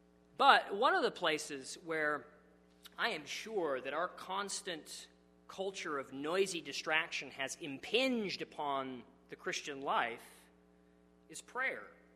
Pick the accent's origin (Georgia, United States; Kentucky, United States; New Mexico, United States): New Mexico, United States; because I grew up in New Mexico, and out in the desert, the desolate deserts of New Mexico